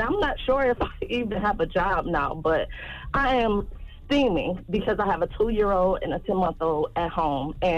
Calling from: Detroit, Michigan, United States; I'm calling from Detroit, Michigan.

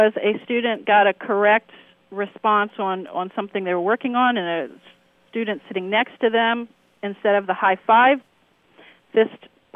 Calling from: Atlanta, Georgia, United States; I'm calling from the Davis Academy in Atlanta, Georgia.

